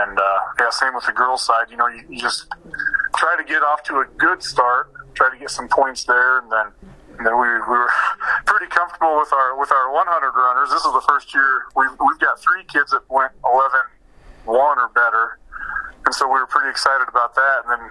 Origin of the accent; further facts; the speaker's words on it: Nebraska, United States; I grew up in Western Nebraska, and so the 4x4 was always huge where I grew up and out there.